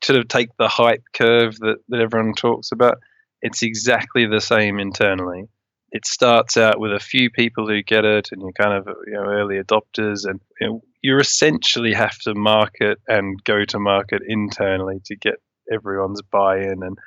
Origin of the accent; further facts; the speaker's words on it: Australia; also born or lived in New Zealand; I grew up in Australia, was born in New Zealand, have a sort of, a practical background.